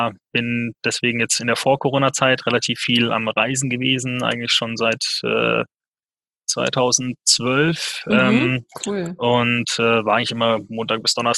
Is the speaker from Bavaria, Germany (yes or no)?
yes; Munich, Bavaria, Germany; Und dann haben sie sich auf München geeinigt.